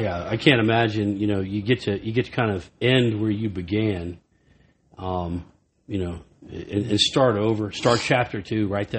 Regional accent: Florida, United States; I grew up a Braves fan. I'm going to catch a lot of heat for that. but that's because I was from Florida and we didn't have our own team.

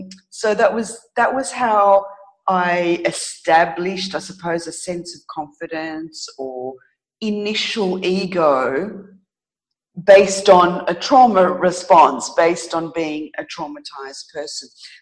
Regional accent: Australia; now in Greece; My parents are Greek born, so I'm an Australian Greek person, woman.

